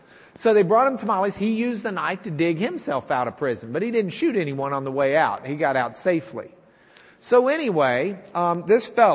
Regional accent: Lubbock, Texas, United States; And I'm from Lubbock, Texas, and New Mexico is basically a suburb of Lubbock, Texas.

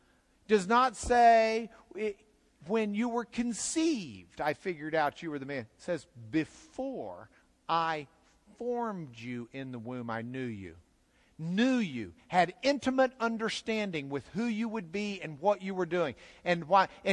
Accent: Lubbock, Texas, United States; also born or lived in Dallas; I was born in Methodist Hospital in Dallas, Texas. That's not a random event. I grew up in Lubbock, Texas, the hub of the plains.

